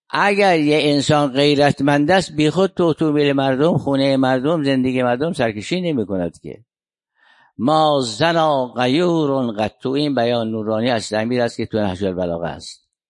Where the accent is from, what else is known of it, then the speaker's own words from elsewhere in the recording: Iran; ما کی هستیم؟ ما ایرانی هستیم